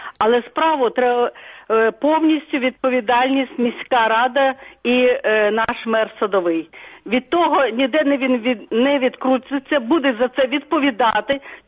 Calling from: Lviv, Lviv Oblast, Ukraine; Це вас турбує зі Львова … Мені дуже болить ця проблема. Ми всі у Львові живемо, все це бачимо.

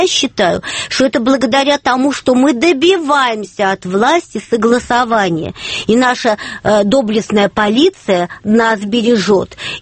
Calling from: Saint Petersburg, Russia; Я из Петербурга, Валентин. Добрый вечер

